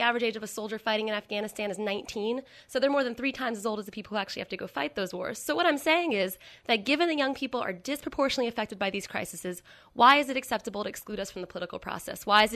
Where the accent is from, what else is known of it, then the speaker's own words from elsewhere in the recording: California, United States; And I come from California where, you know, the college tuitions have gone up 316% in just the last 10 years.